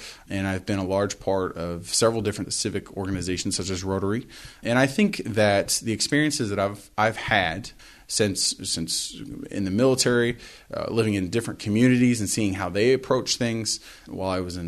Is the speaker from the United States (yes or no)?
yes; Burlington, United States; moved away as an adult; So a little bit about myself, born and raised in Burlington, lived in the same house till the day I left for the military, spent 5 years active duty military